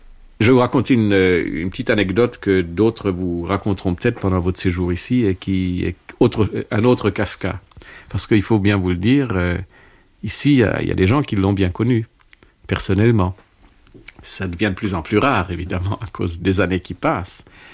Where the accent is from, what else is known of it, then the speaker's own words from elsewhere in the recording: Prague, Czechia; Je suis de la même ville. Je suis né à Prague.